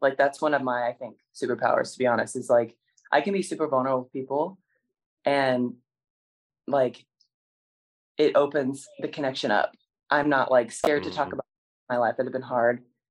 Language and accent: English; McAlester, Oklahoma, United States; I grew up I was born in McAllister. My sister and my father were born in Seminole, Oklahoma, like really small town.